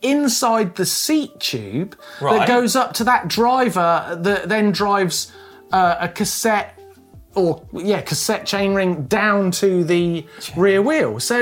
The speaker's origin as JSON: {"language": "English", "region": "England", "country": "United Kingdom", "lives_now": "Italy", "said": "We live in Tuscany. Show offs. But we're all English. And we used to live in England."}